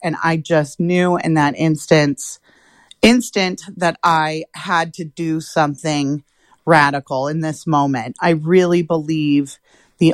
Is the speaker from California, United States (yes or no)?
yes; Paradise, California, United States; also born or lived in Chico; So I am a lifelong Butte County resident. I was born in Chico, raised on the Ridge in Paradise, and then moved back down to Chico as a young adult. And I've been here since.